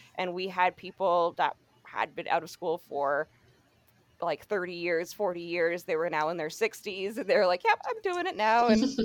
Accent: Quebec, Canada; growing up in the Gatineau Park of, if anyone is, or at least has visited Ottawa and has gone into the Gatineau Hills, that's it's a beautiful area.

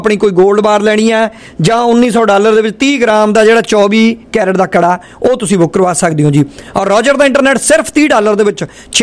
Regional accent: Punjab, India; born there; moved away; ਅਸੀਂ ਜੰਮੇ ਉੱਥੇ ਹਾਂ ਇੱਥੇ ਰਹਿ ਰਹੇ ਹਾਂ

